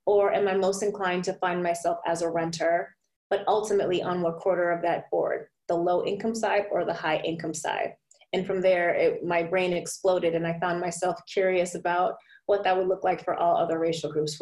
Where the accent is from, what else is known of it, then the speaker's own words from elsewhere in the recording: Massachusetts, United States; also born or lived in Boston; now in Baltimore, United States; I was living in Boston. I'm from Massachusetts. I lived in Boston for several years before relocating to Baltimore.